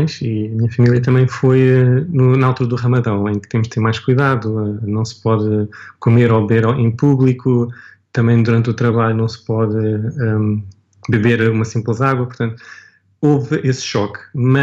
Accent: Portugal; also born or lived in England; now in Dubai, United Arab Emirates; eu venho de Portugal, que não é tão avançado, para Inglaterra

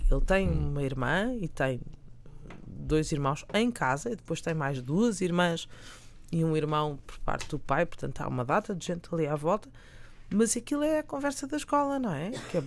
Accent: Estoril, Lisbon, Portugal; born there; Eu nasci no Estoril.

